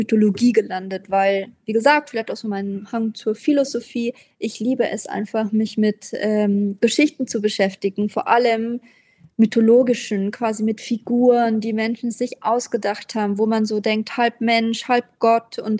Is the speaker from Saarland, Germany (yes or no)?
no; Regensburg, Bavaria, Germany; meine Heimatstadt Regensburg, die habe ich ja vorhin auch schon erwähnt, quasi bayerisches Städtchen in der Oberpfalz